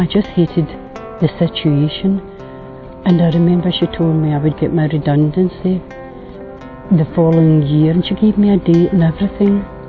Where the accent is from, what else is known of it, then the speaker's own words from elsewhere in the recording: Scotland, United Kingdom; I come from Scotland.